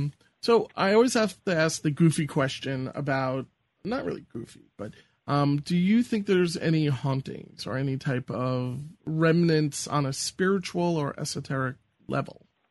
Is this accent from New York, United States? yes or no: yes; New York, United States; I don't think there's any shame in saying it either, because I'm a New Yorker.